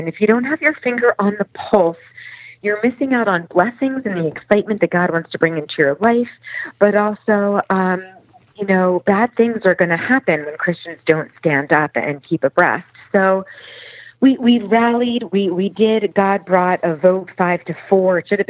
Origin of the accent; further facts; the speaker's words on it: Philadelphia, Pennsylvania, United States; I come from the Philadelphia area, so there's been a lot of battles to stand up for Jesus.